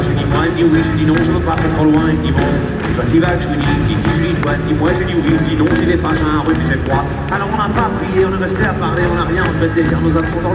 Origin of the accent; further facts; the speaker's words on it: Paris, Île-de-France, France; ouais, je suis de Paris